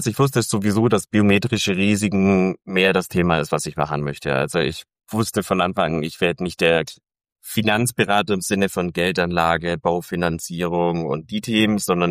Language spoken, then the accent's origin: German; Aalen, Baden-Württemberg, Germany; moved away as an adult; also born or lived in Berlin; ich bin in Aalen groß geworden.